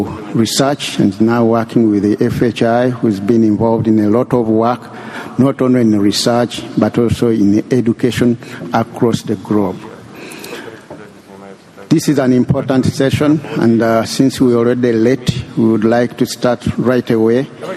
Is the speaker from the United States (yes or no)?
no; Uganda; from Uganda. I'm a professor of medicine in the Department of Medicine, Makerere University Medical School.